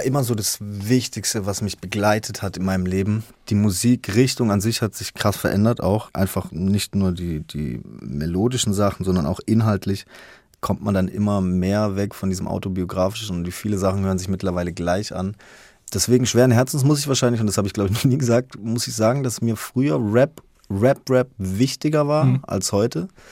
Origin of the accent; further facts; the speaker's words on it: Haslach, Baden-Württemberg, Germany; also ich komme aus Haslach